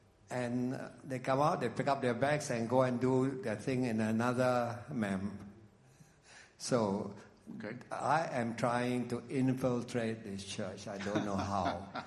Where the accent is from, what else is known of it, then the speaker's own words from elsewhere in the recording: Singapore; from Singapore.